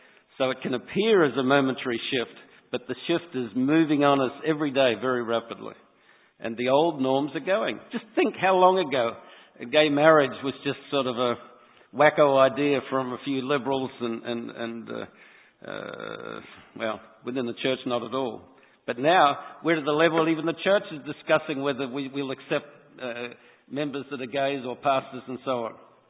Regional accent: Australia; now in United States; I'm from Australia originally, and when I go back there, they talk that way.

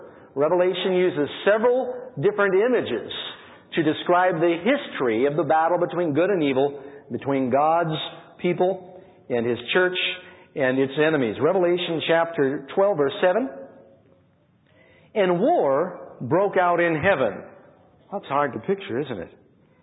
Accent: New York City, New York, United States; You know, I, growing up in New York City, have become jaded.

